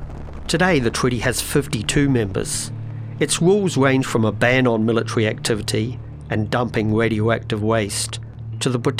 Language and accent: English; New Zealand; as a Kiwi